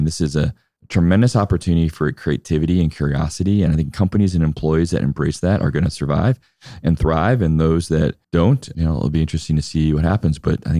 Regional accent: Midwest, United States; Like, I'm thinking about, as much as a Midwesterner can, what early Silicon Valley looked like

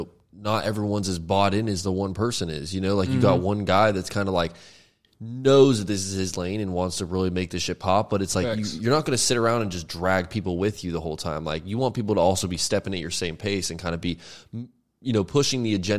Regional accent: the South, United States; For sure. I'm definitely from the South.

